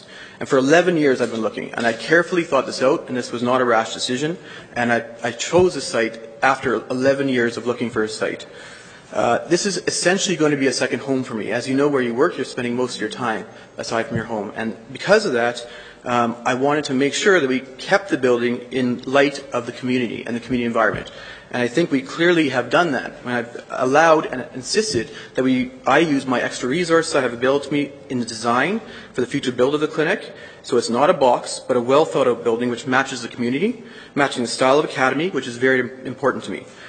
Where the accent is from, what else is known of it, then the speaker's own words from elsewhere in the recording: Winnipeg, Manitoba, Canada; born there; I was born in Winnipeg, and I trained in medical school in Winnipeg and finished my dermatology residency in Vancouver, and I came back to Winnipeg because I love the city.